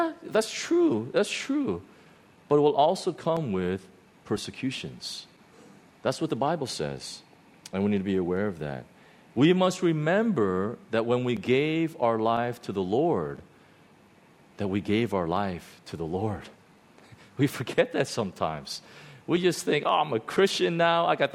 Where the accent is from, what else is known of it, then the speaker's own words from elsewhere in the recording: United States; now in Hong Kong; I come from the United States where if you start doing that, you got a big trouble.